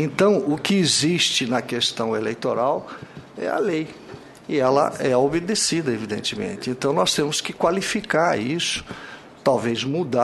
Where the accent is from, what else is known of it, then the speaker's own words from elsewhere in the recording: Piabiru, Paraná, Brazil; no interior do Paraná